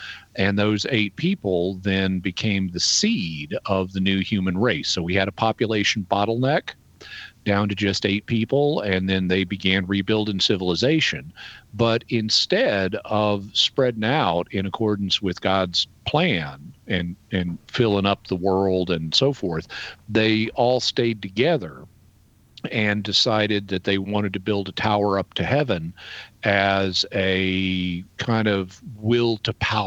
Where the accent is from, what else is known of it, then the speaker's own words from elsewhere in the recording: the Ozarks, United States; I'm from the Ozark Mountains and live in the Ozark Mountains. I'm a hillbilly too.